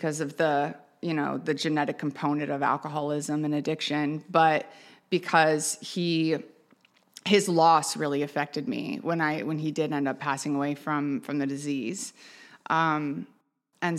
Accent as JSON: {"language": "English", "town": "Pompano Beach", "region": "Florida", "country": "United States", "tie": "born or raised there", "said": "But I did grow up in Florida. So I grew up in South Florida, specifically in Pompano. Shout out Pompano."}